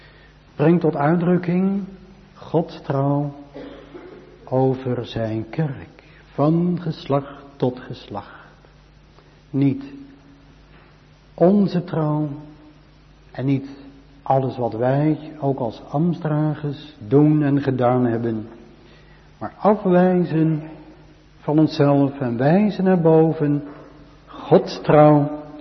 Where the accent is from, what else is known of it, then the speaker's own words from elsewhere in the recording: Rotterdam, South Holland, Netherlands; En zoals u weet kom ik ook zelf uit Rotterdam, Zuid.